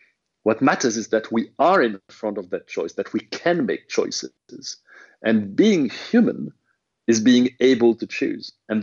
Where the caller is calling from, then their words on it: London, United Kingdom; because I'm calling from London